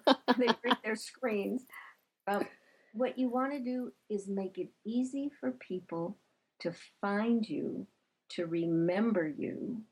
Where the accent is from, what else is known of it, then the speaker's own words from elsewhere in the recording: Chicago, Illinois, United States; and I'm originally from Chicago, so it has a lot of Chicago attitude